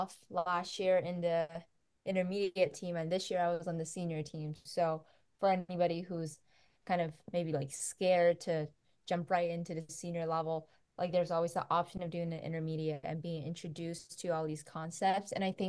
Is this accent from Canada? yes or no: no; Shanghai, China; now in Montgomery, United States; I'm also a senior like Teddy. I'm originally from Shanghai, China, and right now I live in Montgomery.